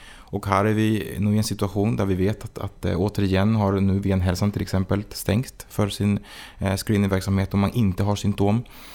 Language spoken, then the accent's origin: Swedish; Cuba; Swedish is a second language; now in Sweden; när jag bodde kvar i mitt hemland som är Kuba.